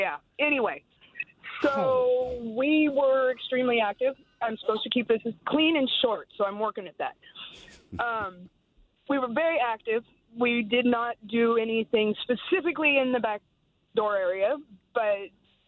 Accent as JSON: {"language": "English", "town": "Yakima", "region": "Washington", "country": "United States", "said": "I'm from Yakima"}